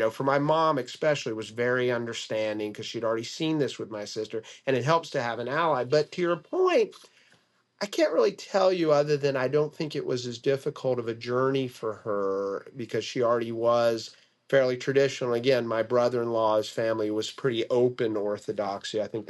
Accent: Norfolk, Virginia, United States; growing up in Norfolk, another Southern, even smaller Southern community

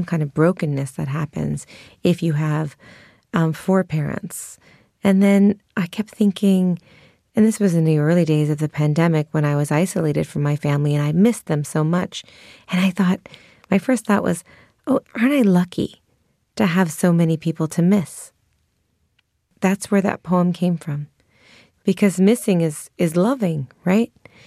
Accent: Sonoma, California, United States; also born or lived in Glen Ellen, United States; Yeah, I'm from a small town in Northern California called Sonoma, and I also was raised in Glen Ellyn. They're about 15 minutes apart.

